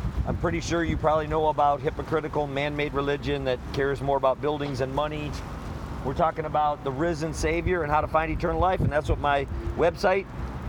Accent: Wisconsin, United States; also born or lived in Chicago area, Illinois; Originally from Wisconsin, yeah.

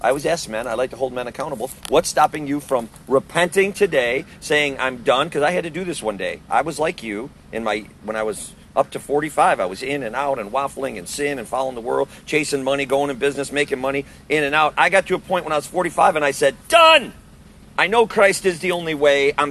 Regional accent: Wisconsin, United States; Wisconsin, originally. And I retired early, sold everything we own. This is our house. And we travel the country. We come south in Florida in the wintertime, and we'll go to Texas. We'll go to South Carolina, Georgia.

